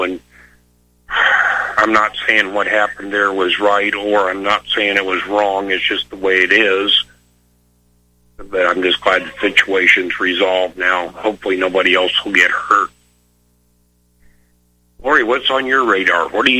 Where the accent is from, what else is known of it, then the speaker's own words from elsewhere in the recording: Florida, United States; I was born and raised in Florida.